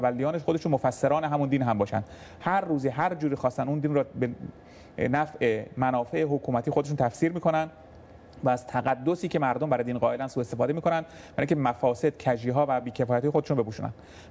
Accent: Iran; من هم به عنوان یک ایرانی در کنار میلیون‌ها ایرانی به این ایستادگیشون افتخار می‌کنم

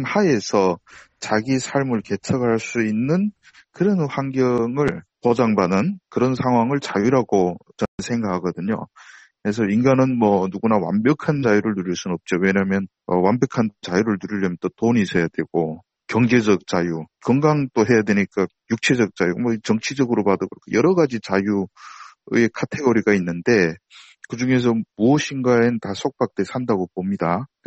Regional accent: North Korea; now in United States; 저는 뭐 북에 있을 때 그 대공포 부대에 근무했는데

